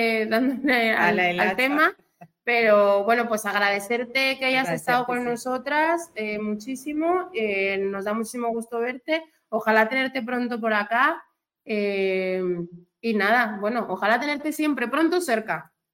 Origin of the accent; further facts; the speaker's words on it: Azcapotzalco, Mexico City, Mexico; born there; En Azcapotzalco, el Centro Nacional Médico La Raza, que es donde yo nací, además.